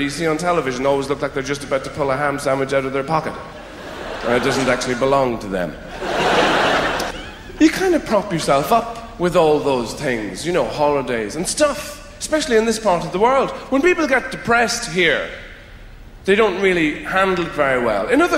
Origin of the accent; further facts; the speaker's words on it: Ireland; it's doubly difficult for me, because I'm an Irish celebrity.